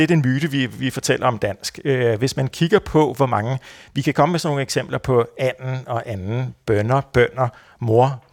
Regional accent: Capital Region of Denmark, Denmark; accent: Bornholmish; jeg er bornholmer og vokset op med bornholmsk, hvor der ikke er noget stød.

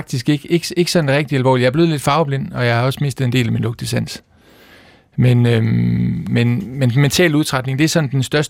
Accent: Aarhus, Central Denmark Region, Denmark; Og blev lagt på kommunehospitalet i Aarhus, hvor jeg kommer fra.

